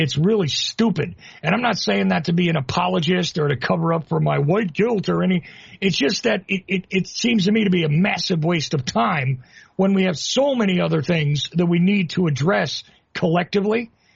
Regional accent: Northeast, United States; now in Georgia, United States; You can clearly tell, though I live in Georgia, I'm from the Northeast.

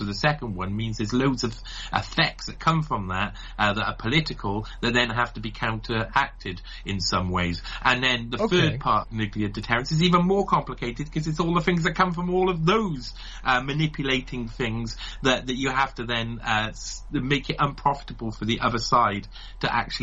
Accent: United Kingdom; I am British, so I do try and take in as much information as I can

